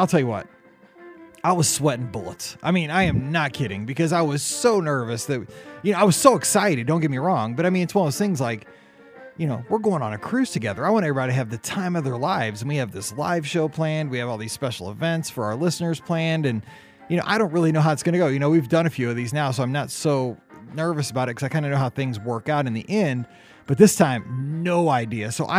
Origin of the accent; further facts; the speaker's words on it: St. Louis, Missouri, United States; Yeah, we're from St. Louis.